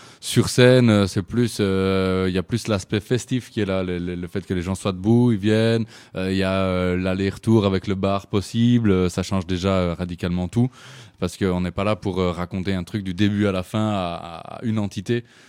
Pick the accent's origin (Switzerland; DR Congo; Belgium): Belgium; Charleroi, Wallonia; now in Brussels, Belgium; maintenant je suis à Bruxelles, mais c'est vrai qu'à la base je suis de Charleroi, donc c'était pas si loin que ça.